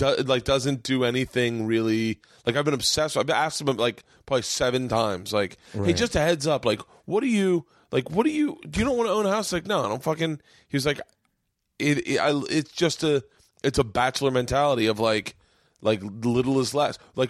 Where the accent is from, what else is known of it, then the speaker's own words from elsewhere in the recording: Florida, United States; I grew up in Florida, so like